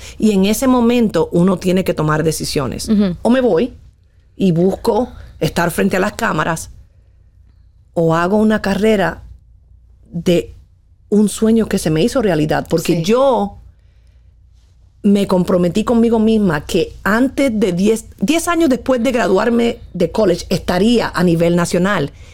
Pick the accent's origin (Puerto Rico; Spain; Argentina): Puerto Rico; born there; Nací en Puerto Rico.